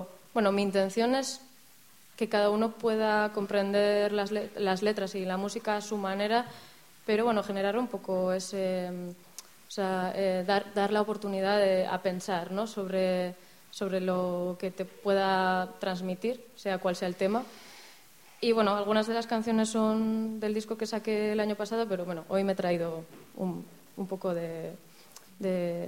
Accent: Irún, Basque Country, Spain; soy de aquí, de Irún, pero bueno, es verdad que toda mi vida he vivido entre Azkenportu y Pausu

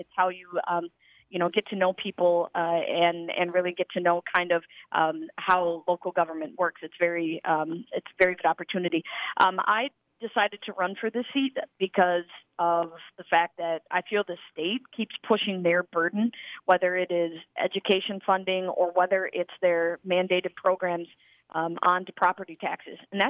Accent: Cottage Grove, Minnesota, United States; I've been born and raised in the Cottage Grove area.

